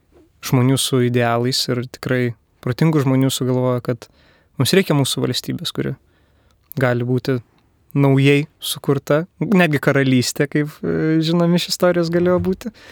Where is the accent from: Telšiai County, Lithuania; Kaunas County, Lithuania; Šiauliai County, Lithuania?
Kaunas County, Lithuania; Kaunas; Aš esu iš Kauno.